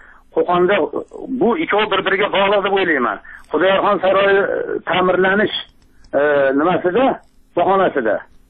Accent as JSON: {"language": "Uzbek", "town": "Kokand", "region": "Fergana Region", "country": "Uzbekistan", "said": "U men o'zim mana Qo'qonlikman, Qo'qon atrofidagi qishloqlarda turaman. U yerda ko'p qarindoshlarimiz bor."}